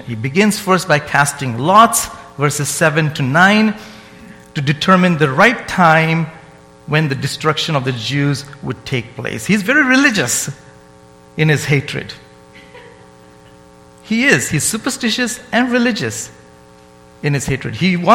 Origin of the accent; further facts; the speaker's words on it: India; As I said, I grew up in India